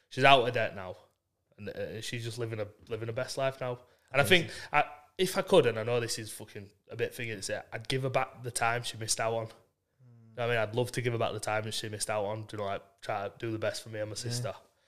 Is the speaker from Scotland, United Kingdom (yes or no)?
no; Yorkshire and the Humber, United Kingdom; We're from Yorkshire as well, so.